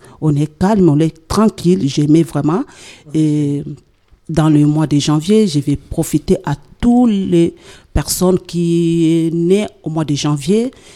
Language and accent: French; DR Congo; moved away